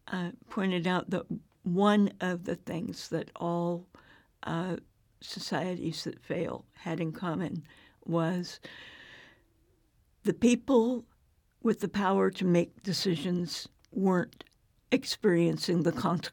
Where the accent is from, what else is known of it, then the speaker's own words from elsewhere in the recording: Pacific Northwest, United States; also born or lived in Anchorage, Alaska; I grew up pretty much in, mm-hmm, the Pacific Northwest. there was a year or so I was in Anchorage, Alaska from 3 to 5.